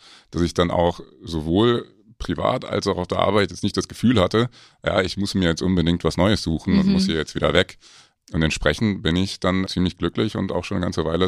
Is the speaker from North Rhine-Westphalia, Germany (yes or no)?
yes; North Rhine-Westphalia, Germany; ich habe ja gesagt, ich komme aus Nordrhein-Westfalen, das ist dann bis Heilbronn sind das knapp 400 Kilometer